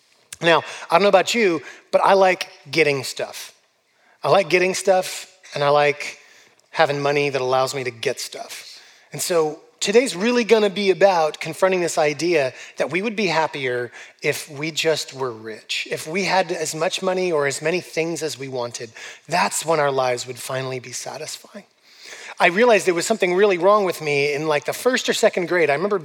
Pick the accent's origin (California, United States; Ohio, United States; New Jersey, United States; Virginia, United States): California, United States; a completely impractical choice for me as like a kid growing up in California.